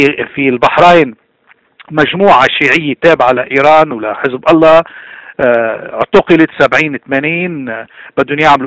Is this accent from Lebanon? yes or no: yes; Lebanon; ونحن كلبنانيين في حال هالمفاوضات هيدي كملت صار في عملية سلام، شو مصير النص مليون فلسطيني الموجود في موجودين في لبنان؟